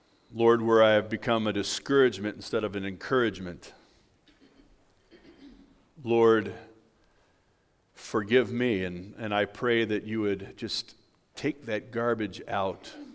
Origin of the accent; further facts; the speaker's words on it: California, United States; And I grew up in Southern California. I'd get them right across the street from my house.